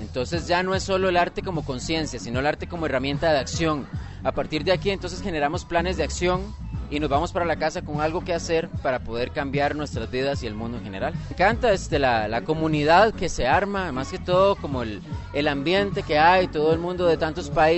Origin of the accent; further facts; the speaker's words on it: Costa Rica; originalmente vengo de Costa Rica.